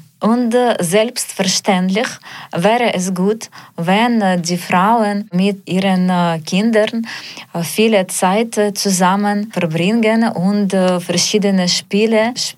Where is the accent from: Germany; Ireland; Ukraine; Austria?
Ukraine; German is a second language; ich bin schon 36 Jahre alt. Ich komme aus der Ukraine und ich bin Alleinerziehermutter.